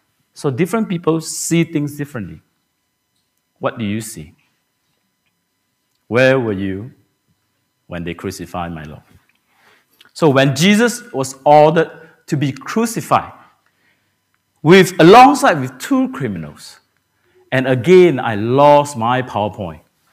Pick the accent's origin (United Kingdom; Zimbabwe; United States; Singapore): Singapore; moved away as an adult; now in New Zealand; I came from an Asian country. I came from Singapore.